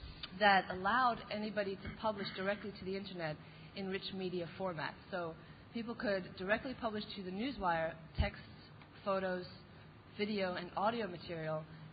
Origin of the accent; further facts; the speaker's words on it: New York City, New York, United States; I'm from New York City, sort of.